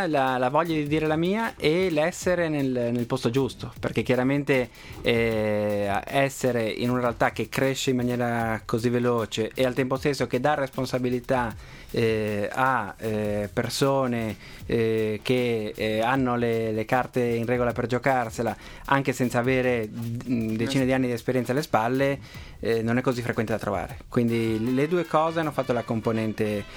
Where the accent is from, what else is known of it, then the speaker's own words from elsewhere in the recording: Montevideo, Uruguay; now in Italy; io sono uno straniero. Io, di fatto, io vengo dal Sud America e nonostante il mio cognome tradisca chiari origini italiane, ma sono un oriundo. Io vengo dall'Uruguay, da Montevideo.